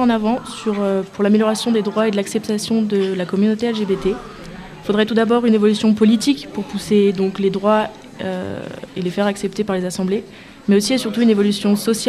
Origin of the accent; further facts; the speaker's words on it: Taninges, Auvergne-Rhône-Alpes, France; je viens de Taninges et je suis en première générale au lycée Frison Roche.